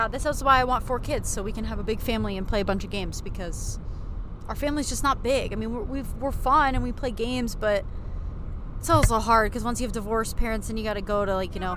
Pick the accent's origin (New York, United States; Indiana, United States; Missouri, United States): New York, United States; Buffalo; I live down here now, but I'm from the Buffalo area.